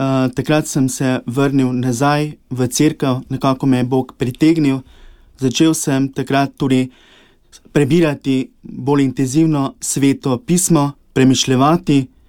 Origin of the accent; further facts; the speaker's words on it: Ptuj, Drava, Slovenia; Preživljal sem otroštvo v okolici Ptuja, to je Grajena, to je 6 km oddaljeno iz Ptuja. Tam sem tudi hodil obiskoval v osnovno šolo, kasneje pa sem nadaljeval srednjo šolo na Ptuju.